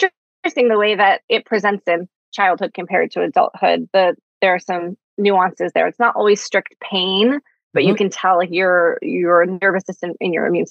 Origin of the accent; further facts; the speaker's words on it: East Coast, United States; now in Los Angeles, United States; do I want to stay in Los Angeles? I'm from the East Coast. What's my next move?